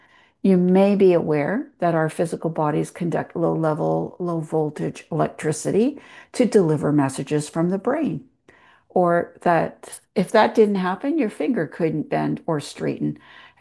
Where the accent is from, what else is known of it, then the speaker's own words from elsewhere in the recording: Vancouver, British Columbia, Canada; from Vancouver, Canada